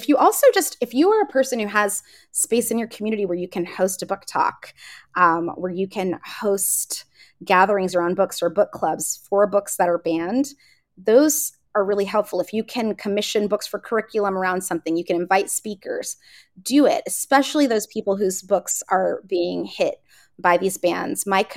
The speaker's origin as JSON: {"language": "English", "country": "Saudi Arabia", "tie": "born or raised there", "said": "I grew up in Saudi Arabia as an expat."}